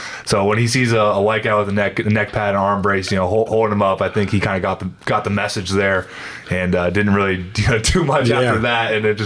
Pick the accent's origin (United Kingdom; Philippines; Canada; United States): United States; Oklahoma; now in New Orleans, United States; You know, I'm from Oklahoma, and now he's in Atlanta. I'm in New Orleans